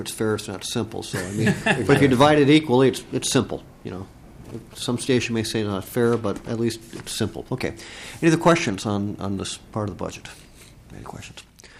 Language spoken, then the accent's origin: English; Minnesota, United States; I'm from the Twin Cities. I grew up listening to KDWB, so.